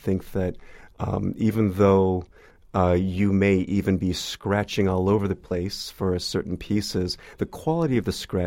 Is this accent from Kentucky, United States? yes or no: no; California, United States; I grew up in the Bay Area.